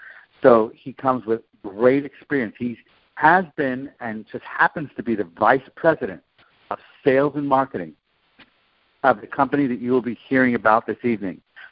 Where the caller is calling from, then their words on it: New York City, New York, United States; I'm calling from New York City